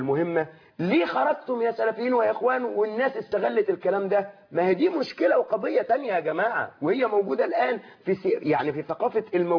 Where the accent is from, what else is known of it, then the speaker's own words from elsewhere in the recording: Suez, Suez Governorate, Egypt; الجمعه الماضيه كانت موجوده عندنا في السويس